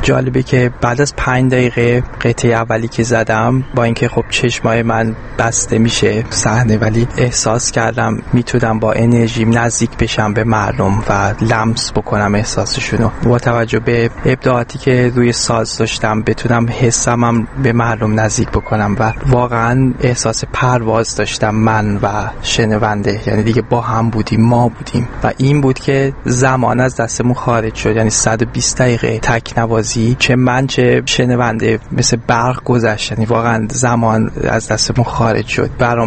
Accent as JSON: {"language": "Persian", "country": "Iran", "said": "به عنوان یه ایرانی"}